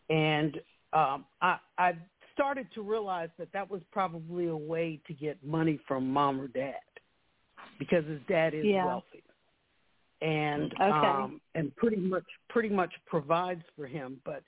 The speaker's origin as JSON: {"language": "English", "town": "Munich", "region": "Bavaria", "country": "Germany", "also_born_or_lived": "New York", "moved": "yes", "lives_now": "United States", "said": "I'm a transplant from New York to Virginia. Actually, from Munich, Germany."}